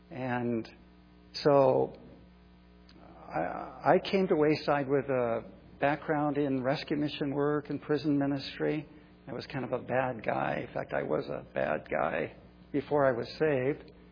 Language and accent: English; Florida, United States; born there; You know, that's actually, I was born in Florida. I always said sir and ma'am.